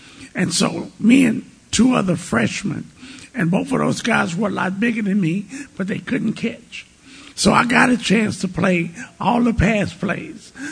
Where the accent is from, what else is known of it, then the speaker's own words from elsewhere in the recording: Port Arthur, Texas, United States; I'm actually from Port Arthur, Texas. Yeah, I am. And I'm actually from Port Arthur.